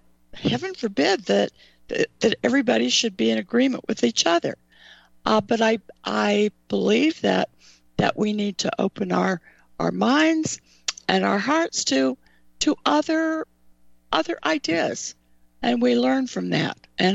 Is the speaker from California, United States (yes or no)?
yes; Sacramento, California, United States; And you live in California. I grew up in Sacramento.